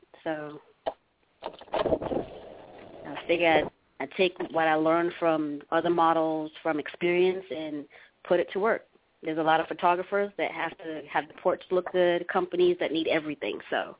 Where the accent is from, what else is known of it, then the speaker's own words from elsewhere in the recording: St. Thomas, U.S. Virgin Islands; now in Georgia, United States; Well, I am an island girl. I stay in Georgia. I love the South. It's nice and welcoming, but I am from St. Thomas, Virgin Islands, VI to the fullest.